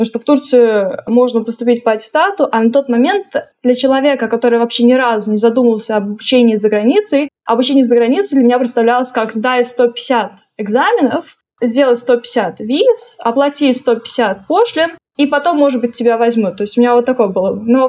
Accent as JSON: {"language": "Russian", "town": "Samara", "region": "Samara Oblast", "country": "Russia", "said": "Конечно, хотелось в Москву, так как я из провинции, я бы сказала, я из Самары. Это вроде как большой город, но вроде как-то и не очень большой город."}